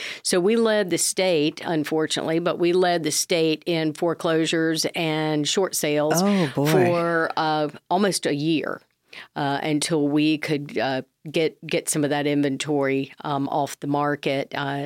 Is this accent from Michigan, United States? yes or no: no; Florence, South Carolina, United States; And I moved back to my hometown of Florence, South Carolina, and finished college at Francis Marion